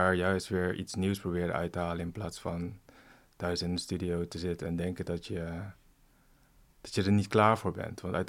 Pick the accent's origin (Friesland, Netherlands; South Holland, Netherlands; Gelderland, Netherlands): Gelderland, Netherlands; Tiel; born there; Dus in Tiel, waar ik geboren ben, daar ben ik op een gegeven moment graffiti gaan spuiten.